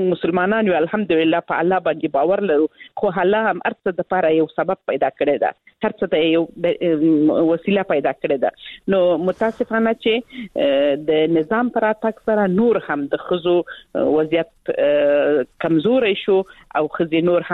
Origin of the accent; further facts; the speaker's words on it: Helmand, Afghanistan; زه خپل د هلمند ولایت څخه یم